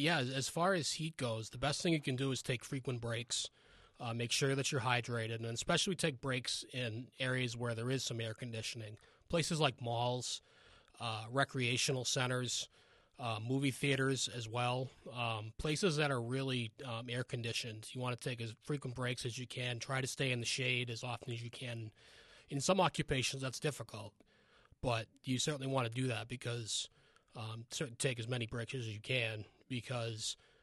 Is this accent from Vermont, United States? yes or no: yes; Vermont, United States; as most of us know, growing up in New England and here in Vermont